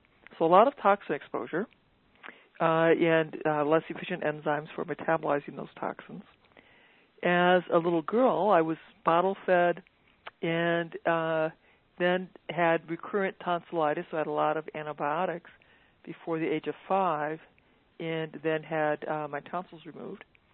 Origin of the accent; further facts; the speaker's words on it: Iowa, United States; Then I grew up in Iowa on a farm that was not organic.